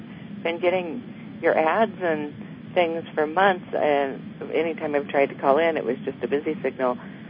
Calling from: Nebraska, United States; Nebraska.

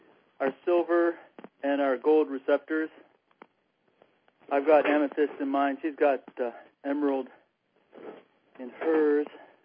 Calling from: Big Sur, California, United States; Calling from Big Sur, California.

